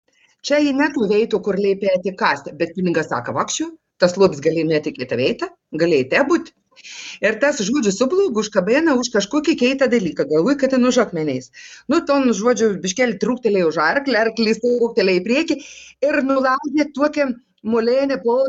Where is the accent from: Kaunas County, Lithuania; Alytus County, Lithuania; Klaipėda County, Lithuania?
Klaipėda County, Lithuania; Videikiai; Aš noriu kelias sakinės pagerbti savo gimtą kaimą. Aš esu iš Videik. O Videikė ir, nu, koks 10 km nuplungis, jeigu važiausi link Skaudą.